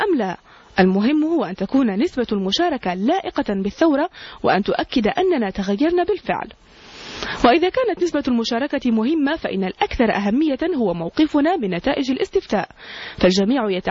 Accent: Egypt; ولأن الوقت فات فليس أمامنا كمصريين إلا أن نتوجه إلى صناديق الاقتراع

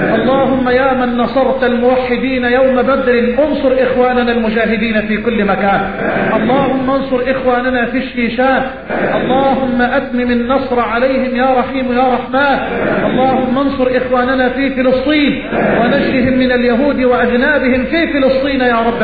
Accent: Egypt; لا تحرم بلدنا مصر من الأمن والأمان

